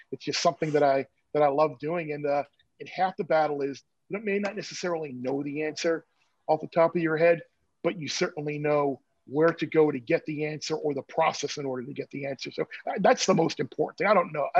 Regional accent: New York, United States; I was the kid growing up in New York, keeping score in my scorebook for a Yankees game during the summer in 1980.

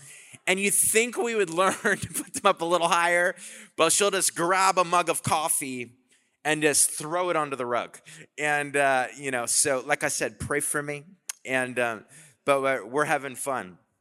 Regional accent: Canada; now in United States; I'm originally from Canada. I've been in a fellow Canadian right here, but I've moved to California in 2008.

